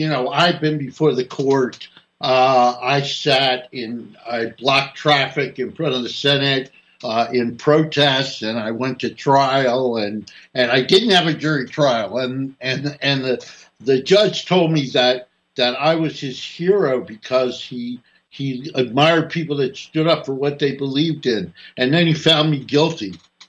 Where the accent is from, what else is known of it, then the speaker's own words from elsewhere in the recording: New Jersey, United States; That automatically qualifies you to be governor of New Jersey, which is my home state, you know.